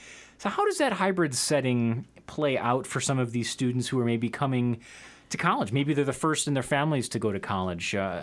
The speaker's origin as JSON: {"language": "English", "town": "Chicago", "region": "Illinois", "country": "United States", "tie": "born or raised there", "lives_now": "Bloomington, United States", "said": "I grew up in Chicago, so living in Lincoln was a bit of a culture shock for me, adjusting to a smaller town life."}